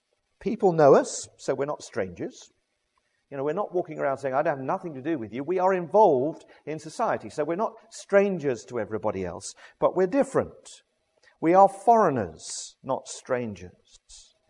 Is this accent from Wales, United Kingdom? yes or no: no; South East England, United Kingdom; I grew up in Surrey. On just north of the North Downs